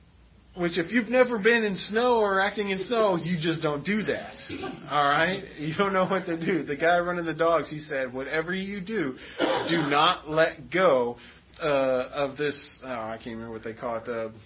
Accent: Florida, United States; also born or lived in New York; I have different experiences from growing up in Florida than some of you who grew up in Texas.

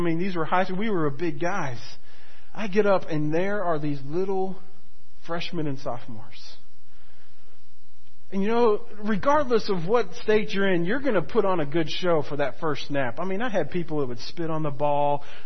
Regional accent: Florida, United States; growing up in Florida, you know, our high school there was a perennial football power

